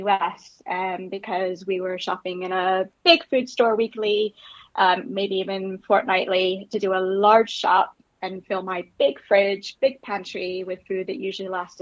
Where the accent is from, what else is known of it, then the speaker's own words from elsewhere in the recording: Florida, United States; now in Sheffield, United Kingdom; surprisingly, growing up in Florida, I didn't eat a lot of fish, which, looking back, is a shame, really.